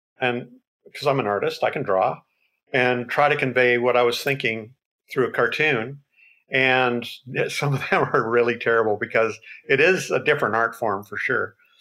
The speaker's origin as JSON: {"language": "English", "country": "Canada", "said": "I'm Canadian. We're living in Canada."}